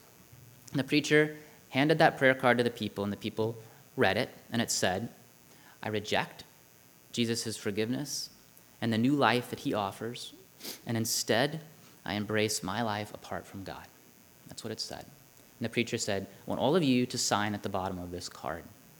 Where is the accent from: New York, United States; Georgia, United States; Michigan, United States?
Georgia, United States; Now, I'm from Georgia. Down in Georgia, we would have concluded with an altar call.